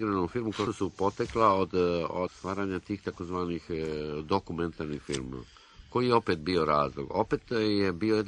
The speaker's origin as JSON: {"language": "Serbian", "town": "Čačak", "region": "Central Serbia", "country": "Serbia", "tie": "born there", "said": "Rođen sam u Čačku, u jednoj maloj ulici, koja se i onda i danas zove Cigan Mala"}